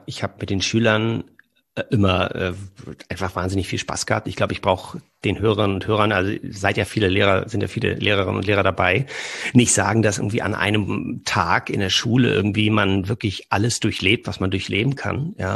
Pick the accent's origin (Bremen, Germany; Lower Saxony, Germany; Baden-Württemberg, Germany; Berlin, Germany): Berlin, Germany; born there; now in Cologne, Germany; Bin gebürtig aus Berlin und mache seit 7 Jahren Comedy tatsächlich. Bin auf der Bühne unterwegs, lebe jetzt in Köln